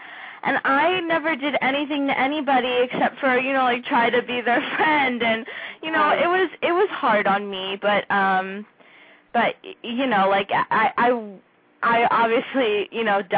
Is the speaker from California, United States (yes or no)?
no; Philadelphia, Pennsylvania, United States; accent: Philadelphia; But when I was little, I said note because, again, my Philly accent.